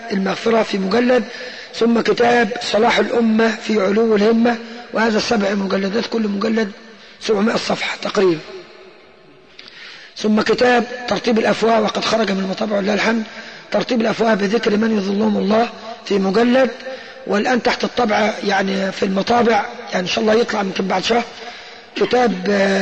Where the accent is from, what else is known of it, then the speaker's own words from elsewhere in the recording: Bani Affan, Giza Governorate, Egypt; أنا والله الحمد شغلي في قرية في نفس قريتي يبعد عن بيتي 150 متر بالضبط أو 100 متر في قرية بني عفان، تبعد عن بني سيف 3 كيلو بعد يعني جنوب الجيزة بساعة ونص